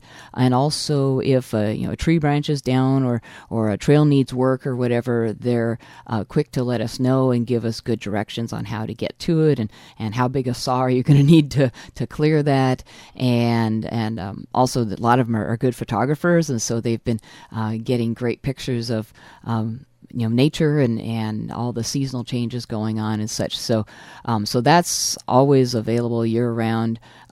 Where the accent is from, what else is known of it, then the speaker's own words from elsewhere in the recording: Oregon, United States; I grew up in Oregon in the Willamette Valley and have always enjoyed history